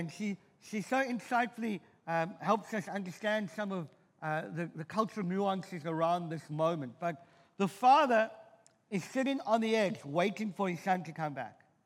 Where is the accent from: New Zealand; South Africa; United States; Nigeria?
South Africa; Cape Town, Western Cape; I come from Cape Town, and I'm a Cape Coloured